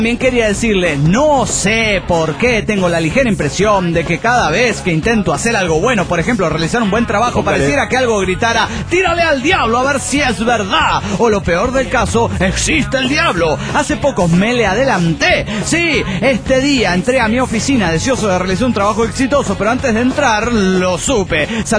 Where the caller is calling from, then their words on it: Guanajuato, Mexico; de Guanajuato.